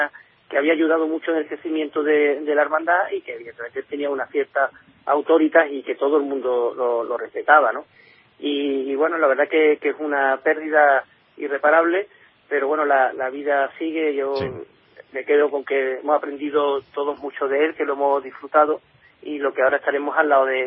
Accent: Málaga, Andalusia, Spain

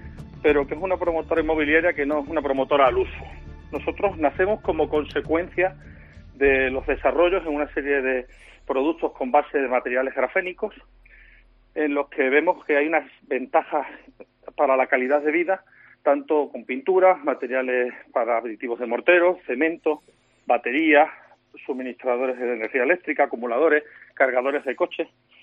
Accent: Badajoz, Extremadura, Spain; teniendo en cuenta que yo soy de Badajoz

